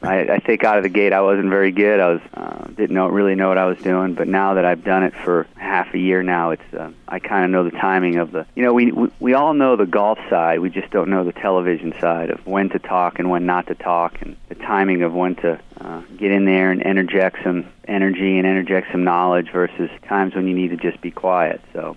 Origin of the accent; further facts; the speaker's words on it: Bristol, Rhode Island, United States; He grew up in Barrington, Rhode Island. I grew up in Bristol.